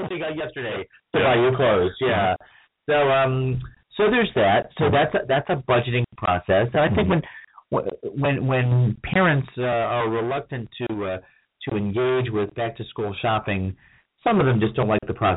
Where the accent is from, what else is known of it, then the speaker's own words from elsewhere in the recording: Chicago, Illinois, United States; also born or lived in Columbus, Ohio; now in Texas, United States; my kids here in Texas, I grew up in Chicago and also in Columbus, Ohio, but we've had seasons.